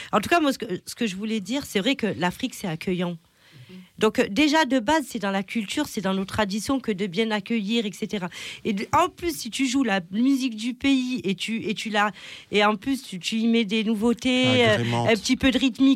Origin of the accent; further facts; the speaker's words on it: Marseille, Provence-Alpes-Côte d'Azur, France; parce que je viens de Marseille et voilà.